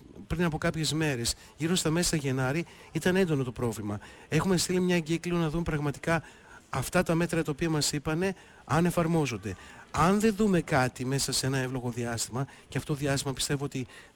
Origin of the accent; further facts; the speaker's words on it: Evosmos, Central Macedonia, Greece; Γεννήθηκα, ζω και εργάζομαι στον Εύωσμο εδώ και 49 χρόνια. Τον πονώ τον τόπο μου.